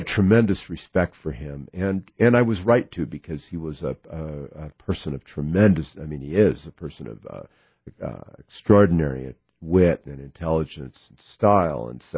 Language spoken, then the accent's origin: English; Washington, United States; very like the one I describe in This Boy's Life, where I grew up in Washington State.